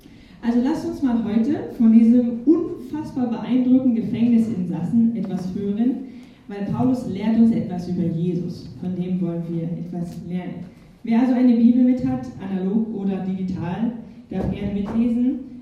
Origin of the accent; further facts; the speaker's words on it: Eisenstadt, Burgenland, Austria; born there; Ich bin hier in Eisenstadt geboren, im Krankenhaus.